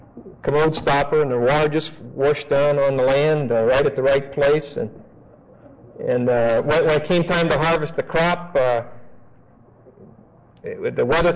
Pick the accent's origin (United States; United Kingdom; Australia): United States; Denver, Colorado; I'm from Denver. You've probably never heard of it. It's a place that when you fly from Los Angeles to New York, you sort of fly over it. There's a state there called Colorado.